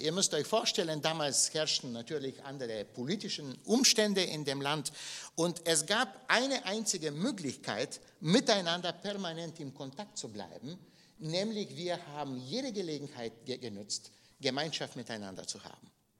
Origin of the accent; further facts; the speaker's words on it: Bulgaria; ich bin in Bulgarien aufgewachsen, in einer kleinen Gemeinde mit 60 Mitgliedern. Und wir waren damals 20 Kinder in dieser Gemeinde.